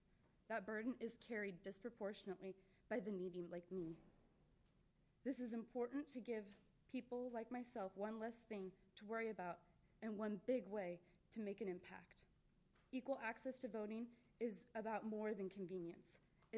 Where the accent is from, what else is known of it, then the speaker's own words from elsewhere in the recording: Coos Bay, Oregon, United States; I'm from Coos Bay, Oregon.